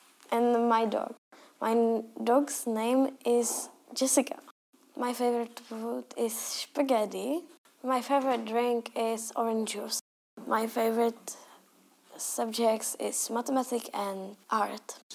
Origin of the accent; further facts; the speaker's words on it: Tábor, South Bohemian Region, Czechia; English is a second language; also born or lived in České Budějovice; I'm from Tabor. I was born in České Budějovice.